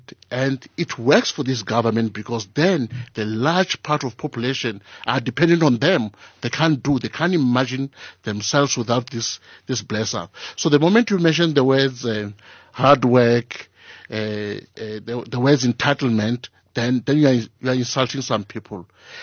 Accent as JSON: {"language": "English", "region": "Limpopo", "country": "South Africa", "tie": "born or raised there", "also_born_or_lived": "Alexandra, South Africa"}